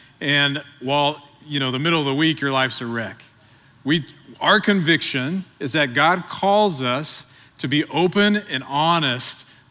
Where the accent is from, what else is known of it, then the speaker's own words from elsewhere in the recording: Midwest City, Oklahoma, United States; I grew up here in Oklahoma, born and raised. I'm from Midwest City, just on the other side of town.